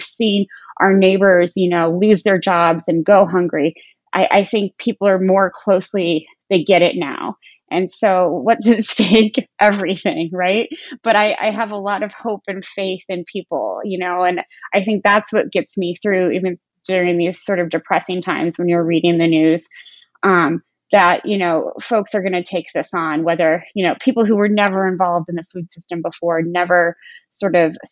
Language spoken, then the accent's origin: English; Defiance, Missouri, United States; When I was about 10, so I grew up in Defiance, Missouri, and I didn't know that we were, you know, lower middle class.